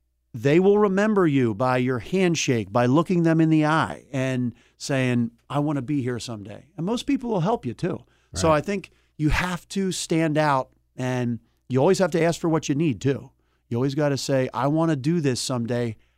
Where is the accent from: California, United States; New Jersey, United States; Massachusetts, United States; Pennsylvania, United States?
Pennsylvania, United States; Philadelphia; I grew up in Philadelphia. I went down the shore and I'm passionate about Philly sports